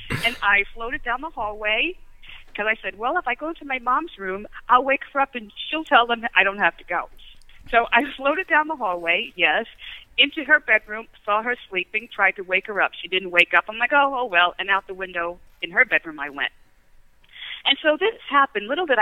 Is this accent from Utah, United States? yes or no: no; New Jersey, United States; I have to go back to when I was 12, quite honestly. growing up in South Jersey on 5 acres in the middle of the woods.